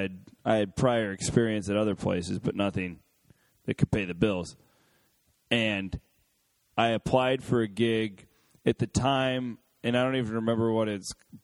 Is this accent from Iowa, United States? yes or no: yes; Clarinda, Iowa, United States; I am from Clarinda.